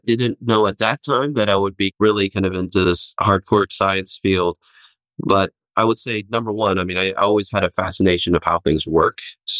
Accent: Ohio, United States; So first of all, I grew up in Ohio, right? So in kind of heart of the Midwest, my father's Chinese heritage and my mother's Korean.

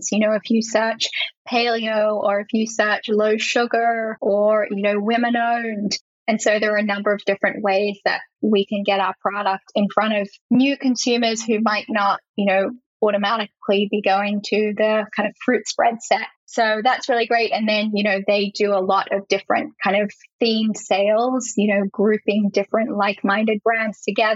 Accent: Australia; it's actually the name of the street that I grew up on in Australia.

